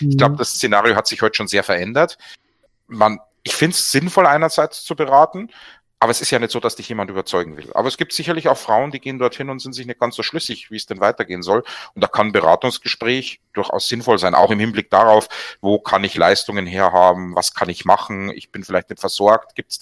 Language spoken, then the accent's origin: German; Southern Germany, Germany; ich komme aus Süddeutschland.